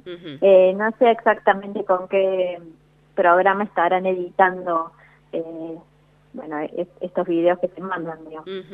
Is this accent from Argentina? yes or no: yes; Córdoba, Argentina; now in Buenos Aires, Argentina; Es más, yo soy cordobesa. Trabajo en Buenos Aires, pero estudié y todo en Córdoba.